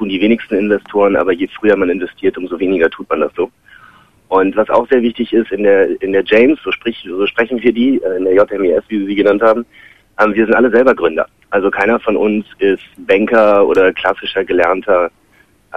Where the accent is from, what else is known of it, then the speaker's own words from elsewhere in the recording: Berlin, Germany; Ich bin Berliner persönlich.